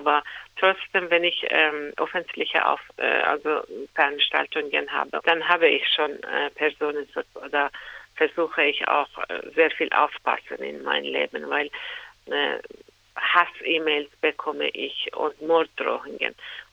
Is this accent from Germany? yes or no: no; Iran; German is a second language; Ich komme aus dem Iran und es gab vorher eine andere Regierung, dann eine Revolution